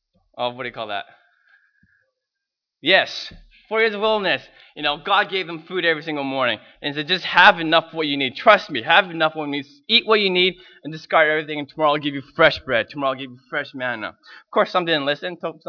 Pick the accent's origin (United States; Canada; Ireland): Canada; at the end of the day, I'm still Chinese. I cannot lie about it. I have a Chinese name. My last name is Chinese. Right? So growing up in Canada